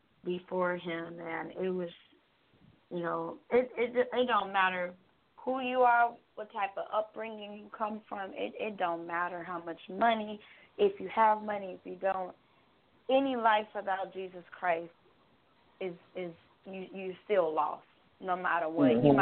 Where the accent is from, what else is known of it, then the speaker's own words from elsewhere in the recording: Phoenix, Arizona, United States; Well, I am from Phoenix, Arizona. Shout out to Phoenix.